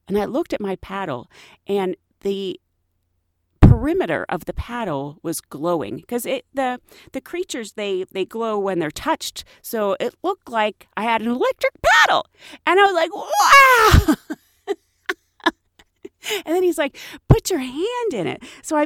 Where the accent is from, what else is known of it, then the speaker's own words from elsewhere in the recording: United Kingdom; I'm British and was visiting New York with a friend for a weekend.